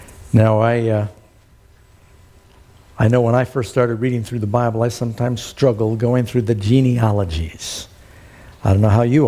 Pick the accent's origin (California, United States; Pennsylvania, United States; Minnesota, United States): California, United States; I used to tell people, I'm from California, the land of fruits and nuts.